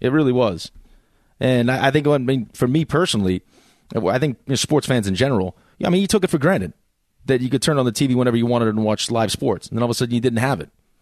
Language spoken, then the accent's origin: English; Maine, United States; born there; moved away; also born or lived in Boston / Chicago / Michigan / New York; I'm not from Boston, though. I was born in Maine. I was born in Maine, moved to Boston, moved to Chicago, back to Boston, then to Michigan, and then to New York.